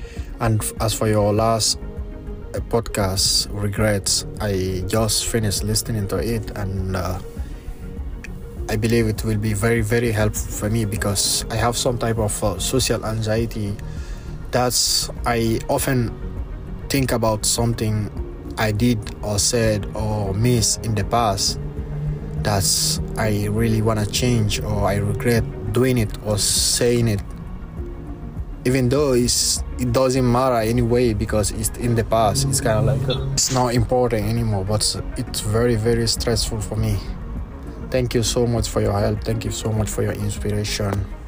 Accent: Guinea; English is a second language; now in New York City, United States; I'm from Guinea and I live in New York City.

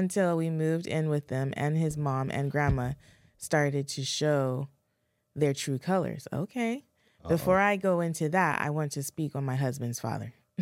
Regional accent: Michigan, United States; We are from Michigan and we're living there during this time.

